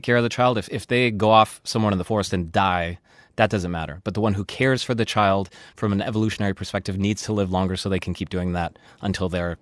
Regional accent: United States; now in Germany; I'm from the United States and it always cost me money to go to the doctor, and I didn't want to spend my money when I didn't have to. I didn't go. And so even in Germany, where going to the general practitioner is free

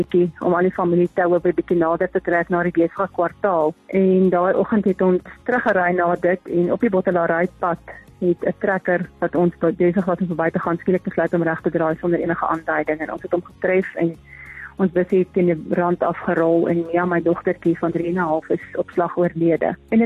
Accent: Pretoria, Gauteng, South Africa; moved away as an adult; also born or lived in Natal; now in Bloemfontein, South Africa; Nee, ek is gebore in Pretoria. Daar skool gegaan en gestudeer.

